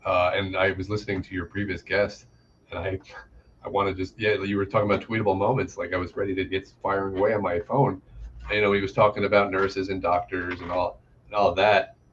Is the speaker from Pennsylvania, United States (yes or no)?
yes; Harrisburg, Pennsylvania, United States; I am from the paradise that is Pennsylvania. I live in the capital, Harrisburg.